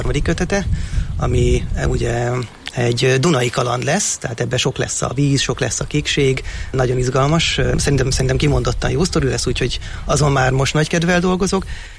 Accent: Hungary; magyar ember vagyok, magyarul beszélek

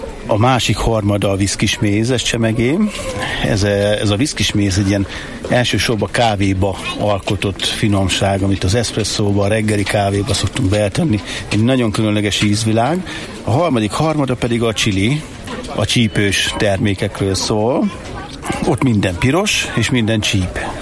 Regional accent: Hajdú-Bihar, Hungary; Én, mint hajdúsági méz, nem tudtam akácot pelgetni

